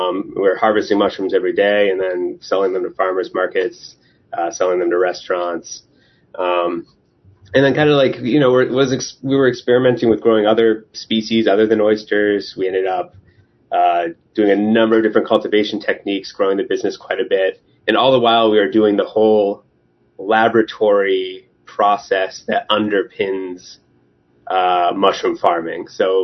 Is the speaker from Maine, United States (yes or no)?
yes; Portland, Maine, United States; I'd moved from my home. I grew up in Portland, Maine. I moved up to kind of right outside of Acadia National Park on an island off the coast of kind of down east Maine.